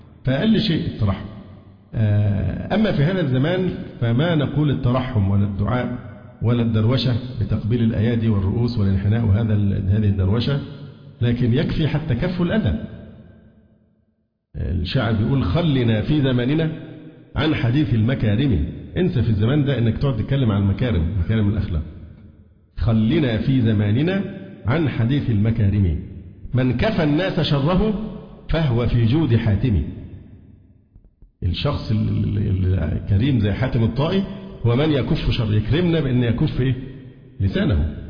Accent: Alexandria, Alexandria Governorate, Egypt; أنا اسكندراني وفي الدعوة السلفية من حوالي 35 سنة

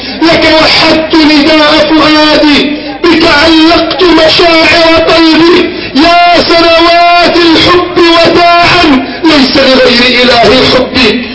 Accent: Egypt; بلدنا مصر

